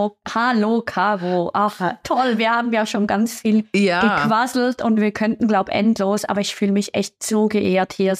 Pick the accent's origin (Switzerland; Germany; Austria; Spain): Switzerland; zumindest bei uns in der Schweiz